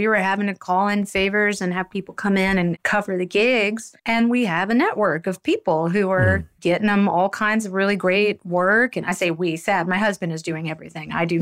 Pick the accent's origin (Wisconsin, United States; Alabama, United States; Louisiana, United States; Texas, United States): Louisiana, United States; New Orleans; And growing up in New Orleans, what you do have is you have all these musical families that have lived there for generations.